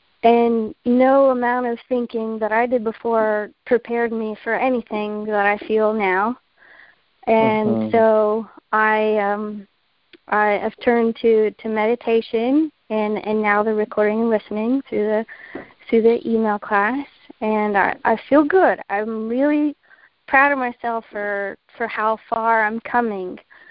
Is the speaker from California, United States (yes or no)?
no; Raleigh, North Carolina, United States; I'm from Raleigh, North Carolina.